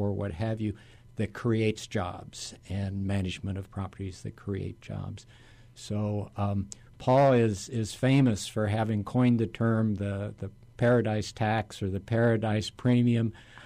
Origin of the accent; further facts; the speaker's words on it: Kansas, United States; I'm from a little rural area, western Kansas, and the cost of living there is quite reasonable.